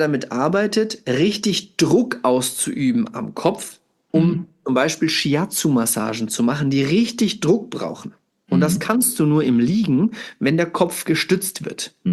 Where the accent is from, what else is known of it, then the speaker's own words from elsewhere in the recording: Italy; German is a second language; Wenn ich bei mir, ich bin ja Italiener